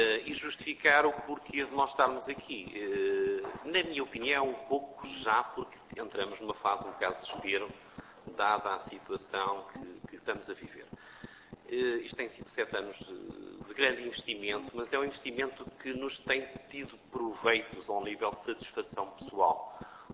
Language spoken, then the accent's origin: Portuguese; Vila Flor, Bragança, Portugal; sou natural de Vila Flor, tenho 50 anos